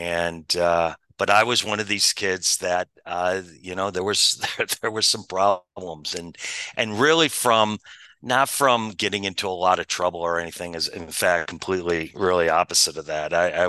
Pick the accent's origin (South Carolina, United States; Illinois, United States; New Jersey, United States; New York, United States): New York, United States; Buffalo; born there; I was born here in Buffalo.